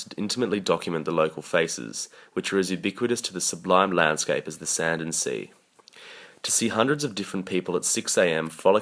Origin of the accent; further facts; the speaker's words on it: Bondi, New South Wales, Australia; Growing up in Bondi made me realise how special the community truly is